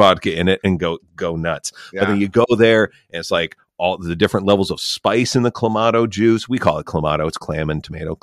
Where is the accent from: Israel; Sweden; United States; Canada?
Canada; I am remiss if I didn't suggest as a Canadian that I have a Caesar with this.